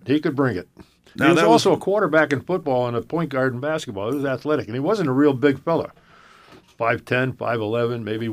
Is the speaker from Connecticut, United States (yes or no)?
yes; New Britain, Connecticut, United States; where I came from growing up in New Britain